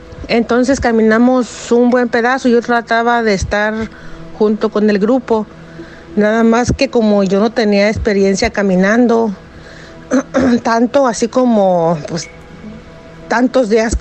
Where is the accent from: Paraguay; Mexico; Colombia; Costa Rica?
Mexico; now in United States; Cuando esto pasó en el año 2000, que fue cuando yo me vine de México para acá, me tocó pasar por la frontera, cruzar la frontera por el cerro, bueno, parte cerro, parte desierto.